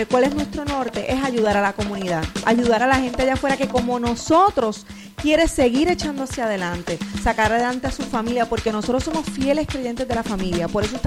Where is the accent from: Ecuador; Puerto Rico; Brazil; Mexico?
Puerto Rico; moved away; nosotros vinimos de Puerto Rico